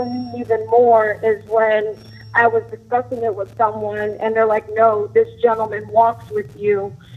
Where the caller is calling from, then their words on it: Brandon, Florida, United States; calling from Brandon, Florida.